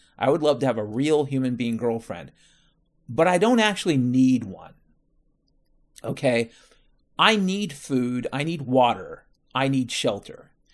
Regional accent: Washington, United States; I can tell you definitively, and I grew up in Washington State, so I feel like I have a right to say this.

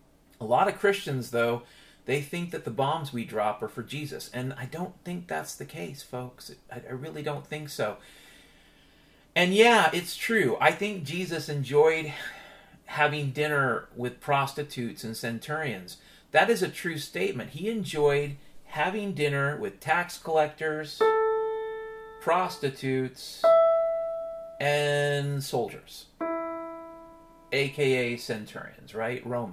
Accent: Ireland; And keep in mind, I'm Irish, so I love potatoes.

